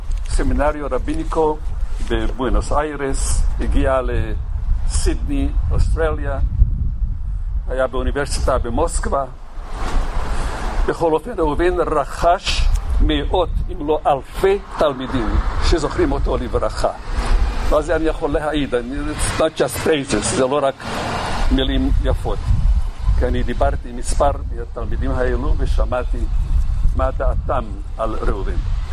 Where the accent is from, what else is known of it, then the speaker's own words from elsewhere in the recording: Netanya, Central District, Israel; ואני מעיד כי בנתניה, אני בא מנתניה, היו לנו שני בתי ספר